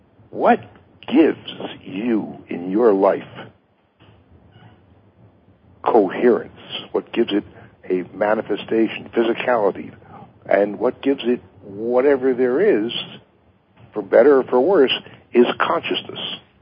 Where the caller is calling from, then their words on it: Las Vegas, Nevada, United States; I'm in Las Vegas.